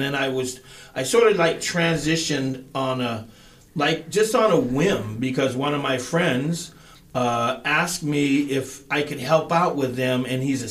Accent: Altadena, California, United States; I grew up in Altadena. Altadena is going to be returning from the ashes, of course. And from there, I grew up around music.

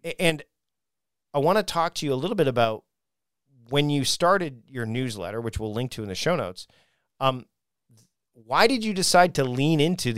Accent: Ontario, Canada; when I growing up in Ontario, you definitely get that nasally kind of the abouts start to show up and things like that.

